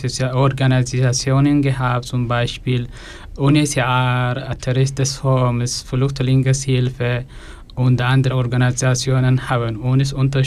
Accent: Eritrea; German is a second language; moved away as an adult; now in Switzerland; Ursprünglich bin ich aus Eritrea und ich lebe in der Schweiz seit 5 Jahren.

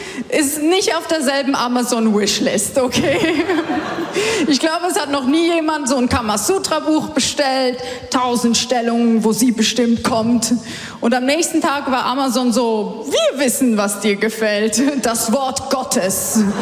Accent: Switzerland; Ich bin nämlich aus der Schweiz. Ja. Ich bin in der Schweiz geboren.

